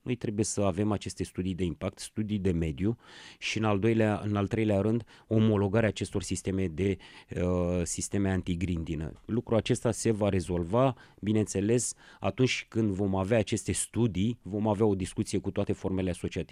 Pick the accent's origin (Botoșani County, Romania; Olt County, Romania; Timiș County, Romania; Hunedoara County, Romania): Olt County, Romania; Slatina; now in Bucharest, Romania; Eu sunt din Slatina, din județul Olt și în București.